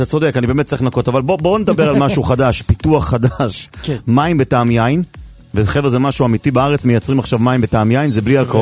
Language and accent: Hebrew; Netherlands; Hebrew is a second language; אבל לפחות אף פעם משלחות הולנדיות לא מבטלות, אני הולנדי.